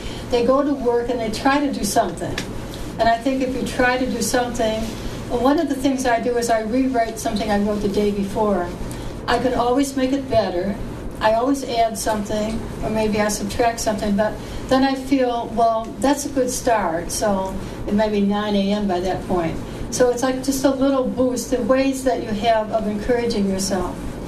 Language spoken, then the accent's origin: English; New Jersey, United States; I'm actually so happy to be here, partly because I'm really from New Jersey. It's like minus one, minus 14 with the wind.